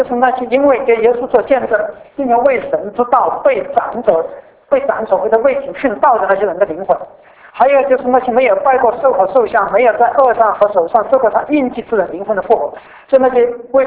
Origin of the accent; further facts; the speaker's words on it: China; 因为有时候我们中国人对阴间有很多观念的